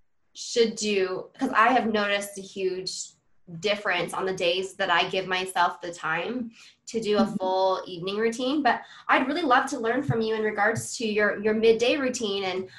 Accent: Vietnam; last year I went to Vietnam. That's my home country.

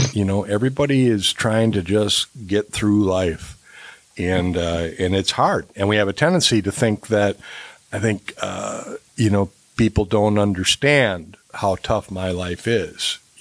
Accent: Milwaukee, Wisconsin, United States; also born or lived in Waukesha, Wisconsin / Northridge, California / Madison, Wisconsin / Middleton, Wisconsin; now in Prairie du Sac, United States; I've lived, born and raised in Milwaukee, so not too far from you down there in Chicago, and Waukesha, Wisconsin, and Northridge, California, and Madison, Wisconsin, Middleton, Wisconsin, and now in my wonderful old Prairie du Sac, so Wisconsin.

